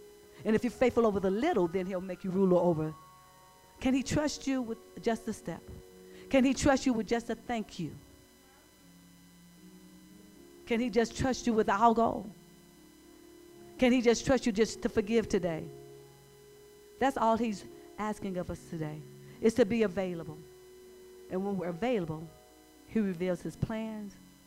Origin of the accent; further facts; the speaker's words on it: East St. Louis, Illinois, United States; I came from East St. Louis. I don't know if you guys know anything about East St. Louis. That's the real hood.